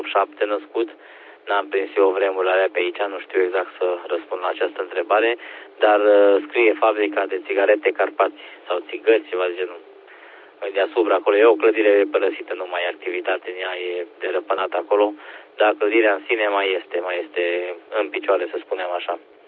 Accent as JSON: {"language": "Romanian", "town": "Simeria", "region": "Hunedoara County", "country": "Romania", "said": "regiunea mea e la Simeria, lângă Deva, deci vin din Ian Kioscar 2, de acolo mă trag și sunt în mobil pe aici, prin zona asta."}